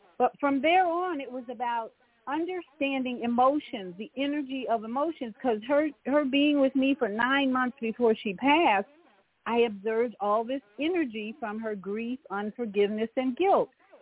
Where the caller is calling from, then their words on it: Florida, United States; in Florida.